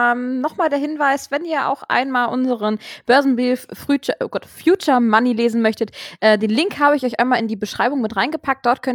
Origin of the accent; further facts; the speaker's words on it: Germany; wenn ich das als Deutscher beziehen möchte